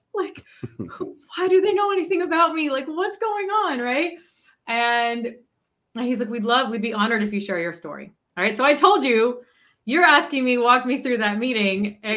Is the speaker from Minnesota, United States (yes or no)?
no; California, United States; also born or lived in Israel; now in New York, United States; No, I'm originally from California.